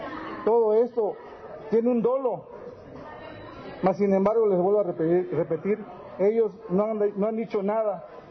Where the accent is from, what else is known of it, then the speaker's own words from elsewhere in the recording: Campeche, Mexico; Vengo del estado de Campeche en representación de mis compañeros policías.